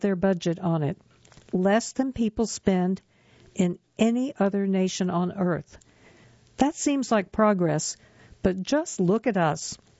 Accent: Connecticut, United States; When I was growing up in Connecticut, my mother bought corn, poultry, and tomatoes from the farm next door.

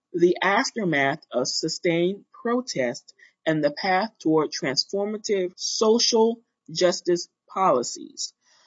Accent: New York City, New York, United States; As a young Black girl growing up in the Bronx, New York, I have lived this horrifying reality many times.

